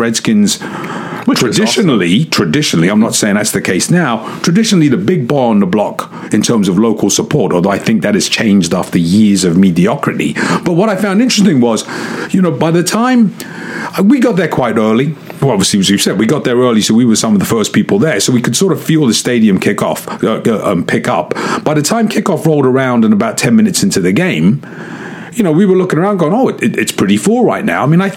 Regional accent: England, United Kingdom; As someone who obviously I grew up in England, I support my local team.

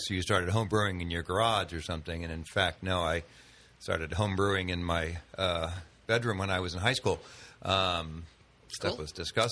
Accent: Sacramento, California, United States; Sacramento.

